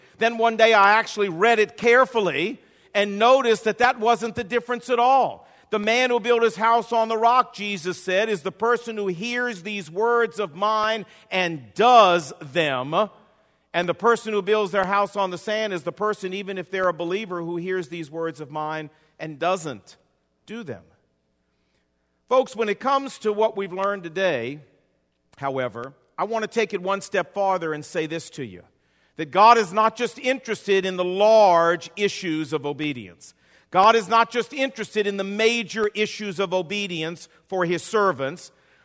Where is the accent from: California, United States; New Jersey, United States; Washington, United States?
Washington, United States; I'm sorry, I'm from Washington. I'm sorry.